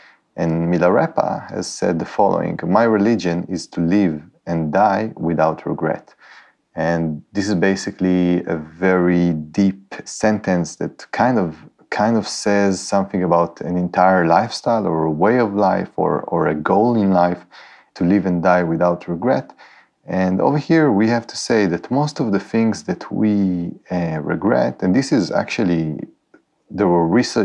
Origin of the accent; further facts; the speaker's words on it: Haifa, Haifa District, Israel; I'm sending you my regards from Haifa, my hometown. I'm just in the end of my nomadic trip back home before going to another nomadic wave.